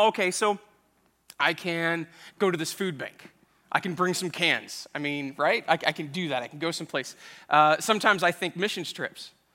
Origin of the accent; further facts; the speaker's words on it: United States; I think as an American, sometimes I look at the situation and say, well, I mean, obviously, I'm a big deal.